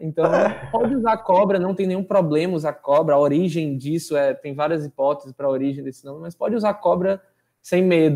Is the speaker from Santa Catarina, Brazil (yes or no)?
no; Fortaleza, Ceará, Brazil; Eu sou natural de Fortaleza, cearense.